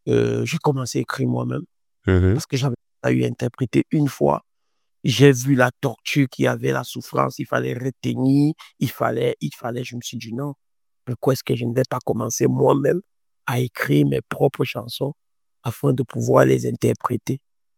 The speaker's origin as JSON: {"language": "French", "country": "Cameroon", "tie": "born or raised there", "also_born_or_lived": "Morocco", "moved": "as an adult", "said": "Le Cameroun, je suis né au Cameroun, j'ai grandi au Cameroun, j'ai mon bac. J'ai obtenu mon bac à l'âge de 18 ans. 18 ans, je voyage pour le Maroc, pour aller faire mes études au Maroc."}